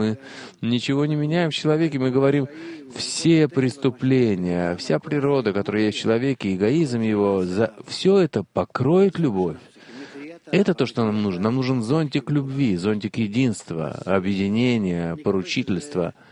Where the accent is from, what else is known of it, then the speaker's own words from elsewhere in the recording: Ashkelon, Southern District, Israel; я из Ашкелона.